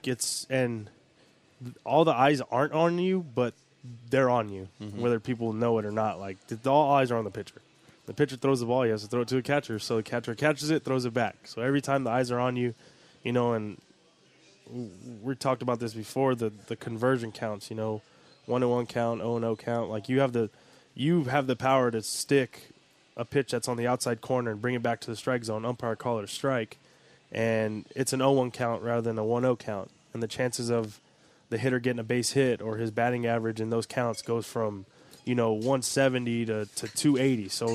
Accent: Corpus Christi, Texas, United States; Corpus Christi, Texas.

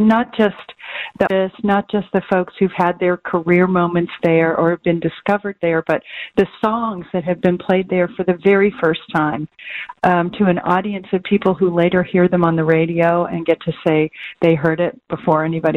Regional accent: Northeast, United States; I'm also from New England, so I grew up in, you know, the New Jersey, New York, Massachusetts area

